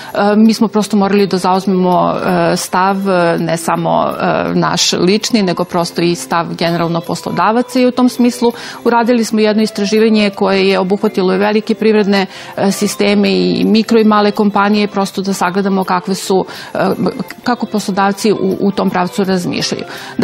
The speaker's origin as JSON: {"language": "Serbian", "country": "Serbia", "said": "Pa to što se skraćeno radno vrijeme kod nas u Srbiji vezuje za neke krizne momente zapravo uopšte nije slučajno."}